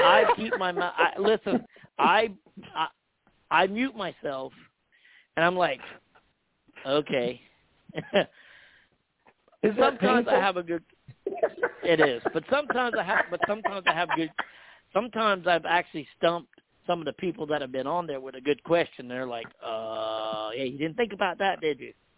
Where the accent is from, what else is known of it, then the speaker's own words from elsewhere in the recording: Missouri, United States; I'm from Missouri, the show me state. You got to show me.